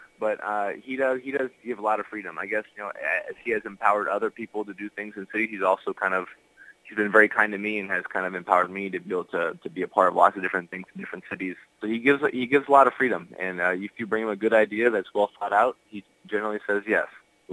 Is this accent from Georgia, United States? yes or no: no; Iowa, United States; You know, I grew up in Iowa. That wind coming across, you know, the plains is freezing cold.